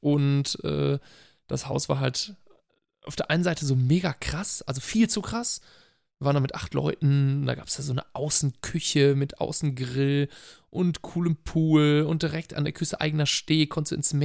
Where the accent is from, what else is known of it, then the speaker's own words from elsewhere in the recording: Salvador, Bahia, Brazil; German is a second language; bei Salvador, meiner Heimatstadt, und bei Bahia